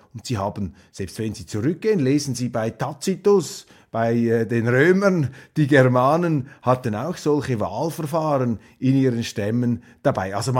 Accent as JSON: {"language": "German", "country": "Switzerland", "said": "Als Schweizer empfinde ich das sehr stark"}